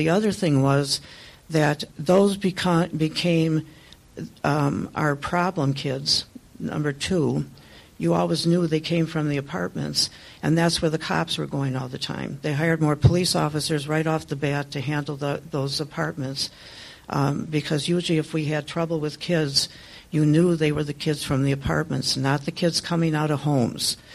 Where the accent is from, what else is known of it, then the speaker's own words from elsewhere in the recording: Hales Corners, Wisconsin, United States; I grew up in Hales Corners, so I've lived in this area my whole life.